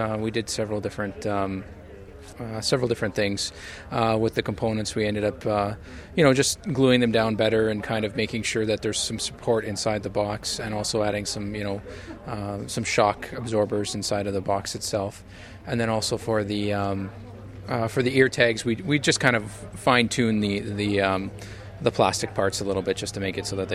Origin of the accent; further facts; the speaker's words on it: Alberta, Canada; growing up in Alberta, you know, farming is a big part of everybody's lives.